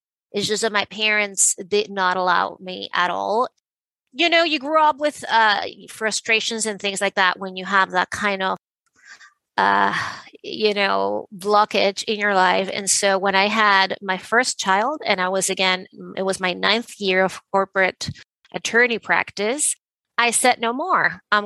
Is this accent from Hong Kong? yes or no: no; Venezuela; moved away as an adult; now in United States; I grew up in Venezuela, and I moved to the States to go to law school.